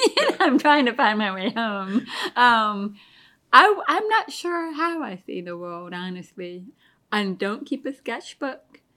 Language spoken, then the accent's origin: English; Virginia, United States; I come from Virginia. I was born in Virginia, raised in Virginia, and was only away from Virginia for 3 years for graduate school in Ohio.